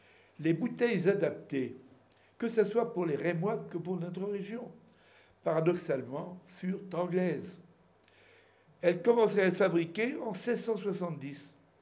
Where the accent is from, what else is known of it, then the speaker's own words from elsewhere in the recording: Bar-sur-Aube, Grand Est, France; Je suis le plus vieux de la salle, sans doute, ici. Quand j'étais jeune à Bar-sur-Aube